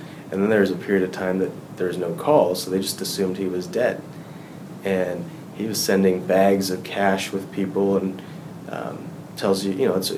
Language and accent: English; Uganda; And our family, we're from Uganda. I was fourth generation born there, and my dad moved there in the 50s because someone said there's good business opportunity.